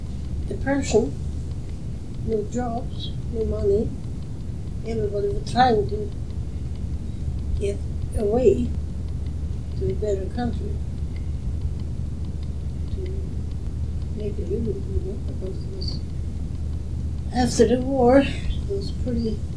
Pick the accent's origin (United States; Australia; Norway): Norway; Oslo; English is a second language; moved away as an adult; I was born in Norway, in Oslo, or the city. I went to school there and had a couple of office jobs after I graduated from school.